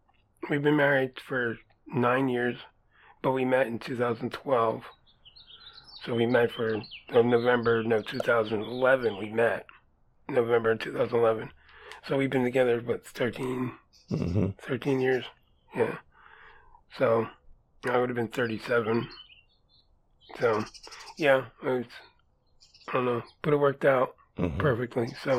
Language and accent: English; New Jersey, United States; where I grew up in South Jersey, it was a resort town. It was a party town during the summer.